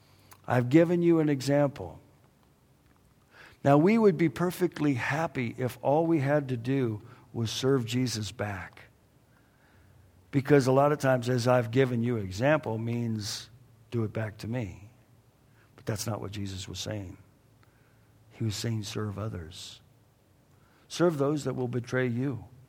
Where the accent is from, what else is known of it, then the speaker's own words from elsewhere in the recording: California, United States; I grew up in Southern California. I don't care where you grew up. I grew up in Southern California.